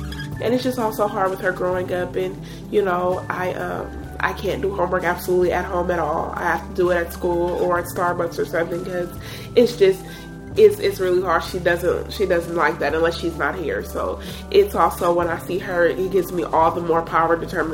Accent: Oakland, California, United States; I grew up in Oakland, and I'm from Oakland, and I go to Holy Names University.

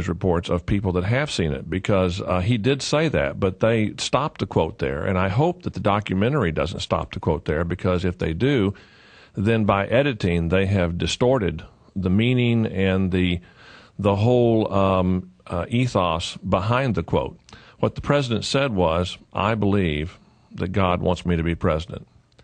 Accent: Texas, United States; now in Tennessee, United States; sixth-generation Texan, so while I'm living in Tennessee, I have a great interest in what happens in my home state.

